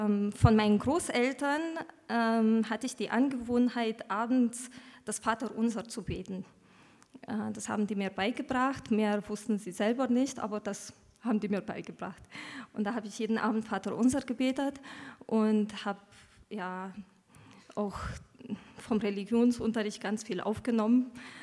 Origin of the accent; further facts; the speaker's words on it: Romania; bin Ruperts Frau und ich komme aus Rumänien.